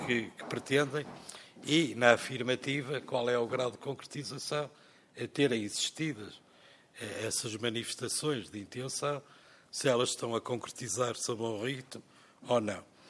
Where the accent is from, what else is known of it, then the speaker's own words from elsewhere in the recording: Peso da Régua, Norte, Portugal; desde logo por sermos vizinhos, sou de Peso da Régua, e por também ser produtor de maçã.